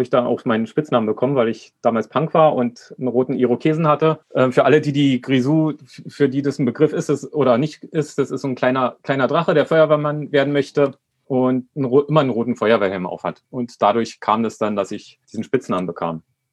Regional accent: Spandau, Berlin, Germany; aufgewachsen bin ich in Spandau bei meiner alleinerziehenden Mutter

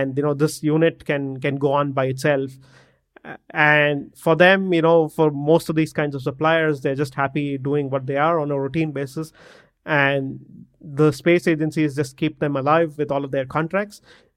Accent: Bangalore, Karnataka, India; So I'm from Bangalore in India

